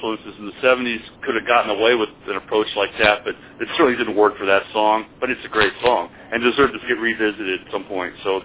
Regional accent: Nashville, Tennessee, United States; We came from Nashville, and bands that had, you know … they had the inside track because they were locals.

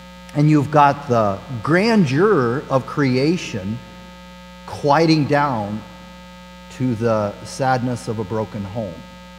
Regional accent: Nebraska, United States; I grew up in Nebraska. You know what's on the northern border of Nebraska? The Missouri River.

